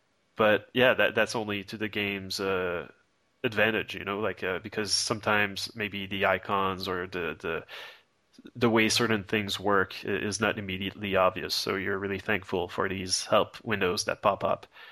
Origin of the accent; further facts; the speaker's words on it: Canada; I'm Canadian